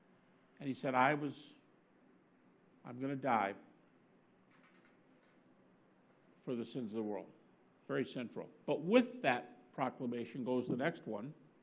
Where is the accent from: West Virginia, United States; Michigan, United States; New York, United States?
Michigan, United States; Detroit; my wife is from Detroit, I'm from Detroit.